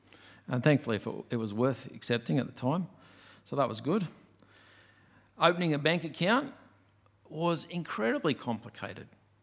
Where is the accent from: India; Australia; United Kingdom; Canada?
Australia; also born or lived in United States; having grown up in Australia and enjoyed the benefits of being an Australian citizen and everything that comes with that, suddenly finding myself in another country where I wasn't a citizen.